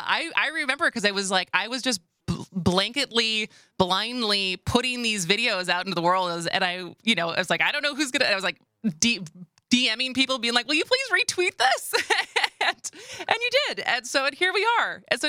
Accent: Madison, Wisconsin, United States; and it's gone through some changes because I grew up in Madison, always seeing the actual physical square isthmus where you could pick it up.

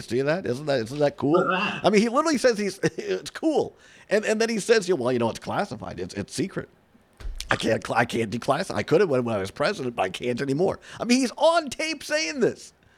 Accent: Richland Center, Wisconsin, United States; I mean, you and I grew up in Richland Center.

